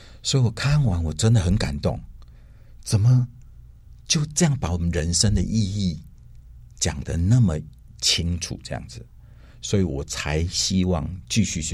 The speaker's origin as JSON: {"language": "Chinese", "town": "Xihu", "region": "Changhua County", "country": "Taiwan", "tie": "born or raised there", "said": "我老家在彰化西湖"}